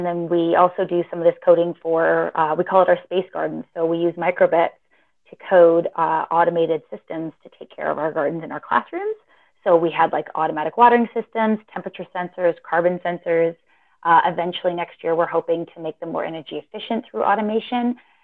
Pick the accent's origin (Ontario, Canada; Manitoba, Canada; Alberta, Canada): Alberta, Canada; I'm from Alberta, so it's one of the bands out here, one of the groups.